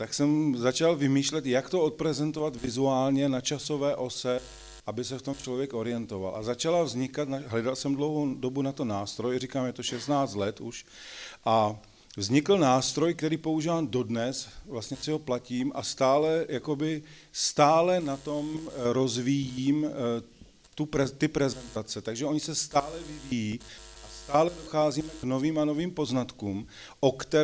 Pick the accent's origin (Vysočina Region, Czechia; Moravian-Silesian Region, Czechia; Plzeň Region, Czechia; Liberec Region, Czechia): Vysočina Region, Czechia; Žďár nad Sázavou; now in Velká Bíteš, Czechia; pocházím původně ze Žďáru nad Sázavou, tak je pro mě velikou ctí, že můžu být tady, protože já miluju Vysočinu. My teď bydlíme ta Bíteš